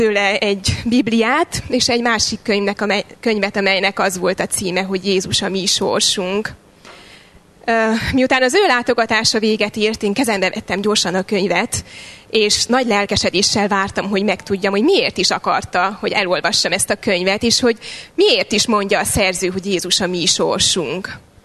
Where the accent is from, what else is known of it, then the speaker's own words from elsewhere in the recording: Transylvania, Romania; Én Erdélyben születtem, és ott is nevelkedtem egy református családban.